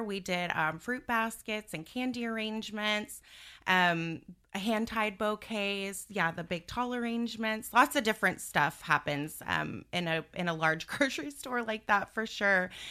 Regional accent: Houston, Texas, United States; moved away; So I am originally from Houston, Texas. Go big or go home, right? Everything's bigger in Texas. And I've been in Central Florida. Moved here about 3 years ago.

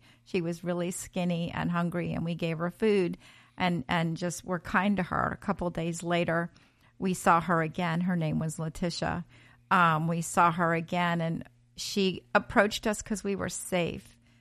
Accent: Virginia, United States; I'm from Virginia, and we were living in Charlottesville.

